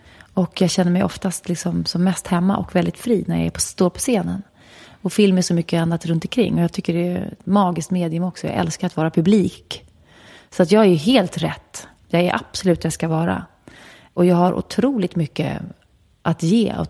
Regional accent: Stockholm County, Sweden; Och sen föddes jag där, i skogen. Och det var en bra plats att växa upp på. Det var ju en rätt bra mix då mellan barn med de stora villorna och höghusen och radhusen som alla gick i skolan tillsammans. Och nära till... Skärholmen, eller Skärharlem

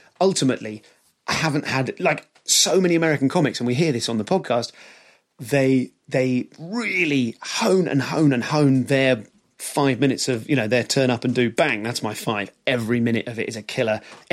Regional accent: United Kingdom; they know I'm British.

